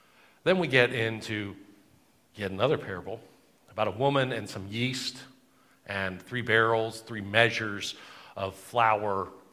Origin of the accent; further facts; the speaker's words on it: the South, United States; I grew up in the South. Greens are a thing.